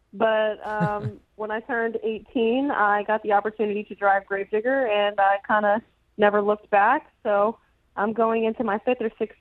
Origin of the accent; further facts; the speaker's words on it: North Carolina, United States; I know that we're all from North Carolina, but every time we come to Florida, we always have a big support down there.